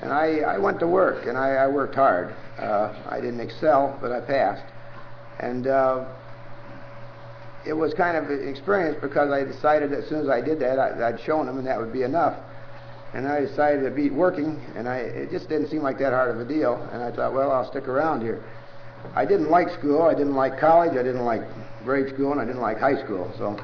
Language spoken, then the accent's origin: English; Centralia, Illinois, United States; I was born in a place called Centralia, Illinois, southern part of Illinois. That's my hometown.